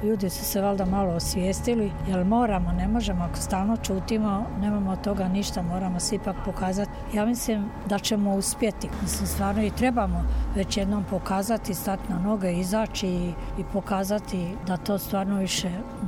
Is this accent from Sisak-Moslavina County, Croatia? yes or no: no; Gunja, Vukovar-Syrmia County, Croatia; Ja dolazim iz Gunje, ali kod nas je isto bojkot.